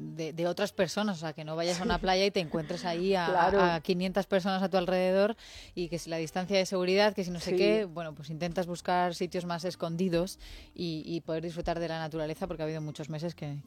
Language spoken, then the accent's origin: Spanish; Castilla-La Mancha, Spain; En mi pueblo, en Castilla-La Mancha, por ejemplo, ha desaparecido